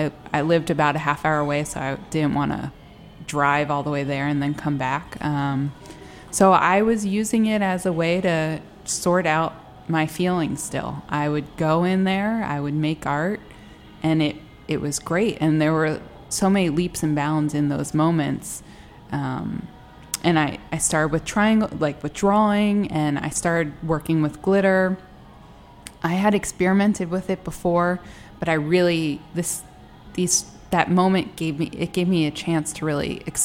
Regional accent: Bethesda, Maryland, United States; I'm originally from Bethesda, actually. And when I first moved back to the D.C. area about 3.5 years ago

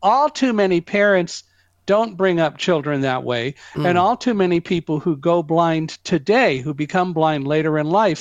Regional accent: Chicago, Illinois, United States; born there; So I was born in Chicago, and I was born 2 months premature.

